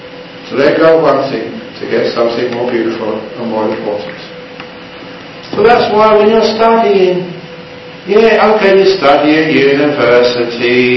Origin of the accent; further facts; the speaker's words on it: England, United Kingdom; In our cultures, we started off, in my culture, England, we started off as the English were superior to everybody else.